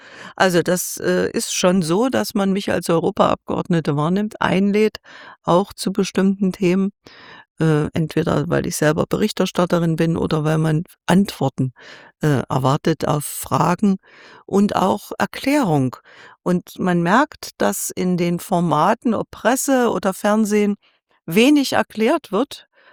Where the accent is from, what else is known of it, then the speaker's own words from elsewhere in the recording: eastern Germany, Germany; Ich komme aus dem Osten Deutschlands, da ist Ukraine nicht ganz so weit entfernt.